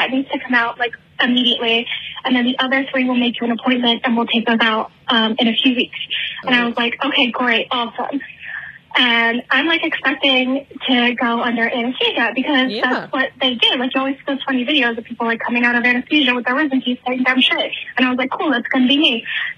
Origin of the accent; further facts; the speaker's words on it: San Francisco, California, United States; I'm like from San Francisco again